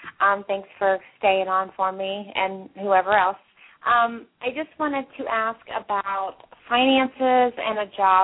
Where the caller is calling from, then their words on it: Indiana, United States; from Indiana.